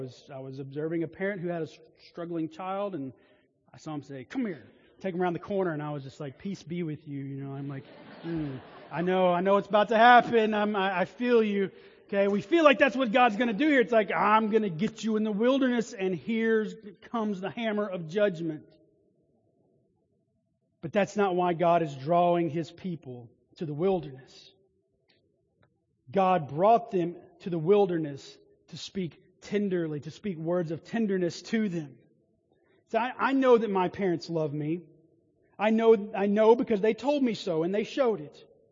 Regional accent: the South, United States; born or raised there

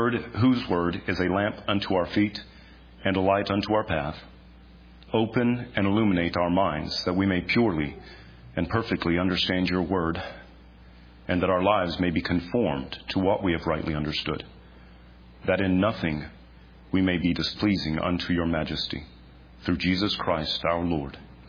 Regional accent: Texas, United States; Perhaps it's due to the fact that I grew up in the Texas Panhandle just a few short hours from here.

